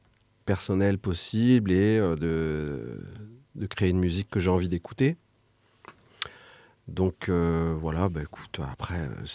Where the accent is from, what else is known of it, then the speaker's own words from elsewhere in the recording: Grand Est, France; born there; now in Lyon, France; Moi, je suis un plouc. Hein, initialement, je suis né dans les Ardennes, figure-toi.